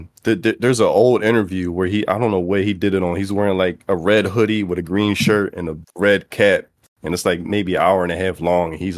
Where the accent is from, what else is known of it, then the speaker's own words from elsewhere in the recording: Philadelphia, Pennsylvania, United States; so I'm from Philly, and by the time I started rapping, a lot of battle rap was occurring